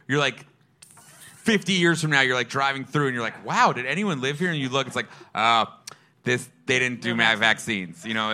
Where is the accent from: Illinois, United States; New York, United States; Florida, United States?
Illinois, United States; Skokie; No, look, I grew up in Skokie, Illinois.